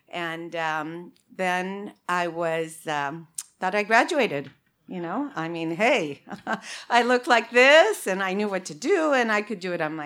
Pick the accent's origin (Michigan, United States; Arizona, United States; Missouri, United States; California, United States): Arizona, United States; this morning I'm being joined by Barbara and Ginger, and we're all from Arizona.